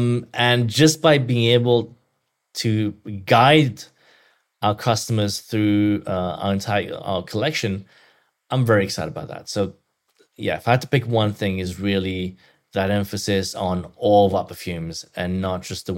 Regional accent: Belgium; English is a second language; now in United States; I grew up in Belgium. I love Belgium.

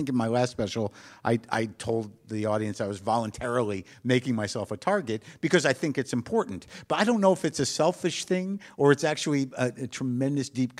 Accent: New Mexico, United States; I grew up in New Mexico. New Mexico.

